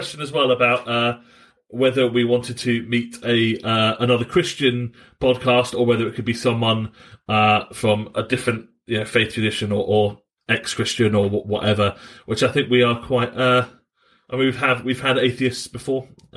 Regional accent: England, United Kingdom; I'm Church of England in the way that I'm English.

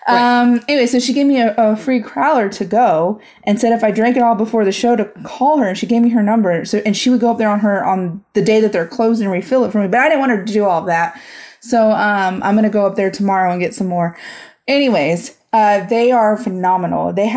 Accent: Charleston, United States; Because I grew up in Charleston, which isn't that far from here.

